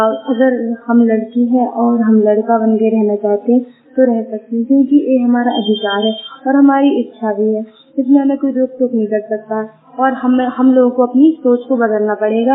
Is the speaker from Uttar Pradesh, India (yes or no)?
yes; Mahoba, Uttar Pradesh, India; मैं जिला महोबा से हूँ।